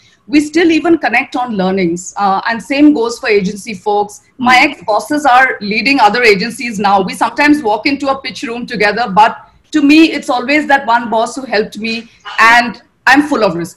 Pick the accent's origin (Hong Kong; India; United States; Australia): India; Assam; English is a second language; I'm from Assam.